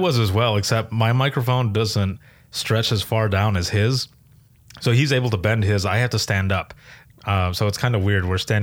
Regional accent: Fennville, Michigan, United States; Now, my brother and I grew up in Finville, which is within Allegan County.

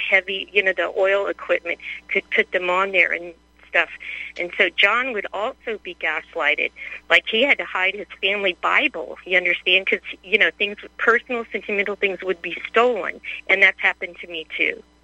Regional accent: New Orleans, Louisiana, United States; I grew up in New Orleans, and there was a lot of experimentation going on in New Orleans.

